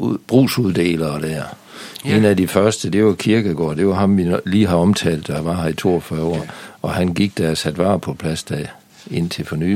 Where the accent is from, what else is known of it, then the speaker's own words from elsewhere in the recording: Svenstrup, North Denmark Region, Denmark; for det var der i Svenstrup, hvor jeg stammer fra